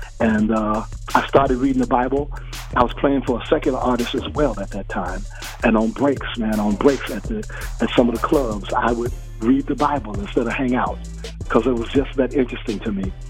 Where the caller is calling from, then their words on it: Chicago, Illinois, United States; I'm calling you from Chicago, Illinois.